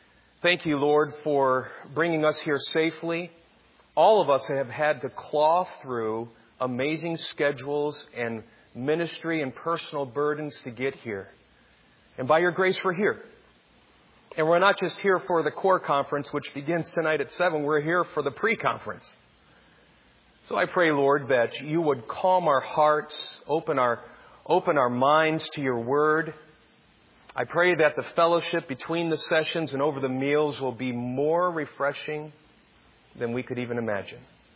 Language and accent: English; Michigan, United States; He's still upset that I said I'm from Michigan.